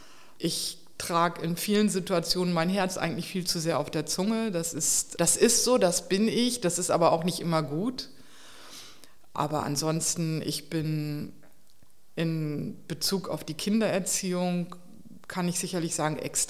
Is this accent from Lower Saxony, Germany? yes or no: yes; Delmenhorst, Lower Saxony, Germany; Aus Delmenhorst bei Bremen.